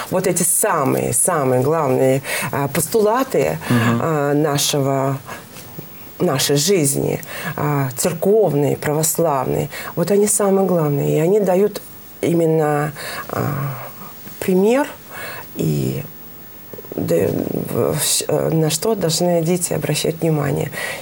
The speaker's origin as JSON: {"language": "Russian", "country": "Russia", "said": "На нас не смотрели как на семью … армянскую семью, да. Так как мы из России приезжали"}